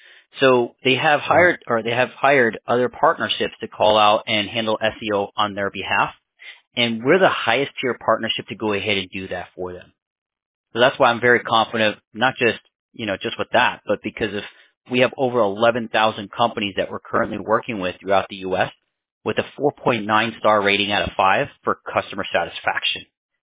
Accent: Florida, United States; I came from Florida as well, and I'm like, man, totally different.

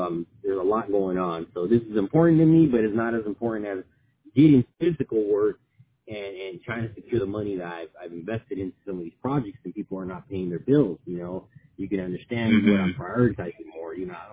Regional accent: Sacramento, California, United States; because I'm from Sacramento. I'm born and raised in Sacramento.

